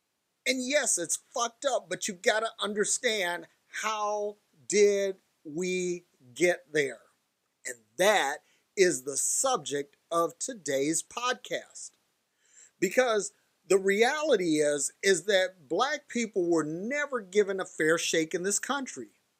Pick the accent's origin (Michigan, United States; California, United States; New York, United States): Michigan, United States; Detroit; when I grew up in Detroit, and I grew up in the hood, and this was not a thing back then.